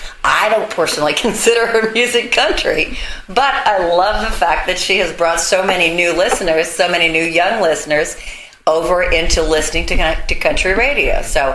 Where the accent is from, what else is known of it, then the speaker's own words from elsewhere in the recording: California, United States; I came from California, and I was a teenager